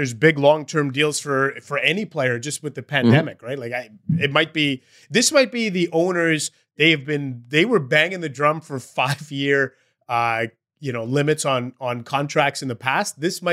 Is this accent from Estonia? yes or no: no; Vancouver, British Columbia, Canada; I grew up in Vancouver in the 90s.